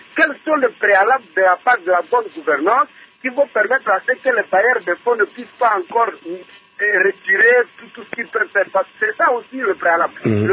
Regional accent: Republic of the Congo; Mais nous sommes restés dans une très grande nostalgie pour dire que nous allons gagner cette Coupe ici chez nous au Congo. Parce que c'est ça la grande préoccupation des Congolais.

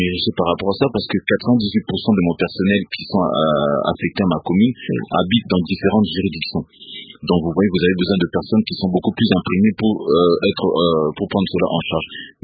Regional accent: Kitambo, Kinshasa, DR Congo; born there; je suis né à Kitambo, ma mère aussi.

